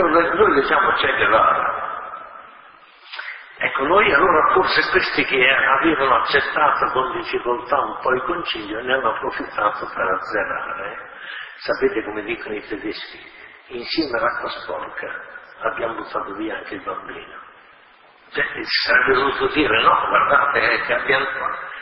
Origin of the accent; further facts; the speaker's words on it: Emilia-Romagna, Italy; io vengo dall'Emilia Romagna, siamo stati per secoli sotto il Papa.